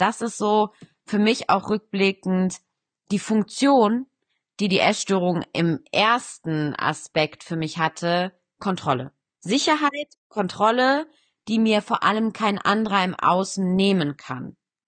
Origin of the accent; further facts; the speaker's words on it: Cologne, North Rhine-Westphalia, Germany; now in Switzerland; Ich komme ursprünglich aus der Ecke von Köln, lebe jetzt aber bei Zürich